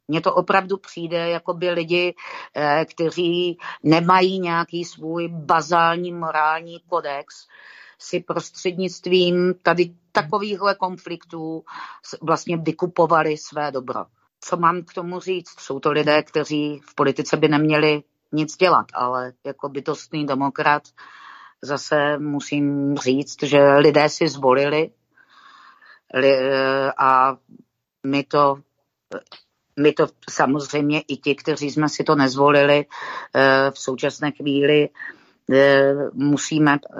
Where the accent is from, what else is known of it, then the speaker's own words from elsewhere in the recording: Moravia, Czechia; ale zároveň jsem holka z Moravy a my se s tím moc nepářem